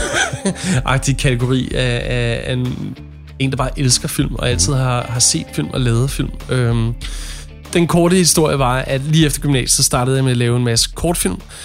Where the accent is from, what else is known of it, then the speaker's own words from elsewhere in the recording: Frederiksberg, Capital Region of Denmark, Denmark; also born or lived in Copenhagen; Jeg er født i København og vokset op på Frederiksberg.